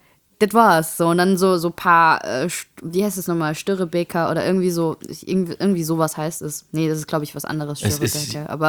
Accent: Saarland, Germany; Ich bin gerne Saarländer.

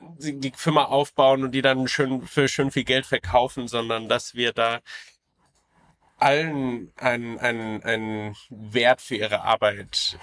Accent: Southern Germany, Germany; now in Berlin, Germany; Also ich komme aus dem Süden Deutschlands eher, bin aber viel umgezogen, immer weiter gen Norden und jetzt in Berlin gelandet.

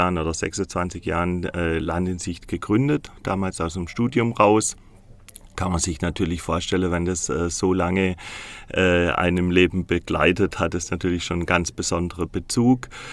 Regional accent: Baden-Württemberg, Germany; Ja, so Randschwarzwälder. Ich komme gebürtig aus dem Wiesental. Das zählt man ja noch zum Schwarzwald dazu. Also aus dem Nachbarort, wo sich gerade jetzt der Bundesjogi verabschiedet hat, von Schönau.

